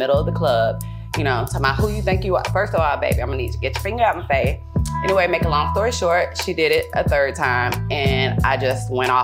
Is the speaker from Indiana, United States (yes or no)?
no; Chicago, Illinois, United States; now in Atlanta, United States; I came here, but I come from Chicago, so it was very ruthless and scary.